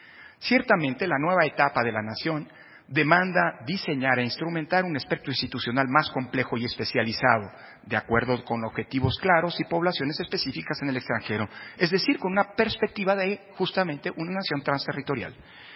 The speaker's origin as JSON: {"language": "Spanish", "country": "Mexico", "said": "como mexicano"}